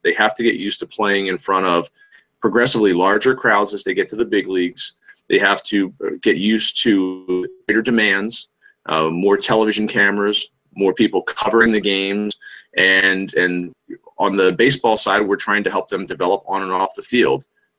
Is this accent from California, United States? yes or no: no; Trenton, New Jersey, United States; Eventually ended up moving back to my hometown in Trenton, New Jersey, working for the Trenton Thunder